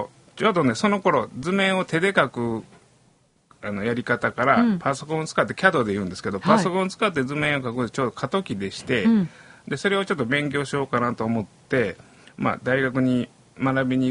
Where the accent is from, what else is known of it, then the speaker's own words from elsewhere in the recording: Kyoto, Japan; 二条城の近くに生まれまして、幼稚園から予備校まで二条城の周りをうろうろしておりまして。